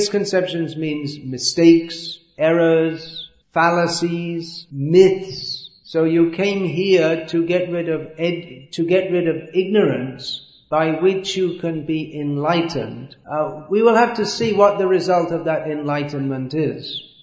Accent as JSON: {"language": "English", "town": "Bhimavaram", "region": "Andhra Pradesh", "country": "India", "said": "I am a student at the Vishnu Dental College, and I am age 21. I am from Bhimavaram."}